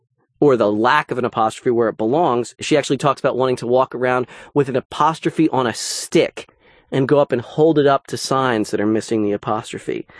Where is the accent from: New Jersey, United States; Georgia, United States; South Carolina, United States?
New Jersey, United States; My excuse is that I'm from New Jersey, which isn't fair because other members of my family have lovely table manners.